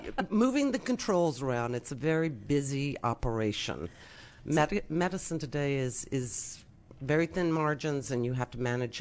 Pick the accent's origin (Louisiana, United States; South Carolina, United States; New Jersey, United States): Louisiana, United States; New Orleans; also born or lived in Charlotte, North Carolina; I grew up in New Orleans and then North Carolina, Charlotte, mm-hmm. North Carolina.